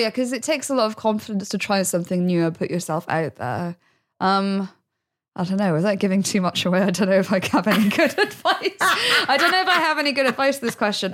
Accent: Midlands, United Kingdom; when I grew up in the Midlands, there was kind of a similar thing.

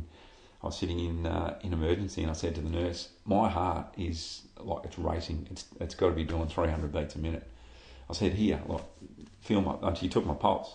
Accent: Shepparton, Victoria, Australia; So growing up in Shep, I was a swimmer.

